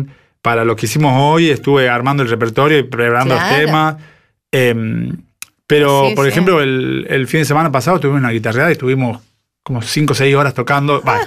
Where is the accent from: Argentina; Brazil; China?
Argentina; Salta; el primer tiempo que vine de Salta me la pasé extrañando. Ahora también.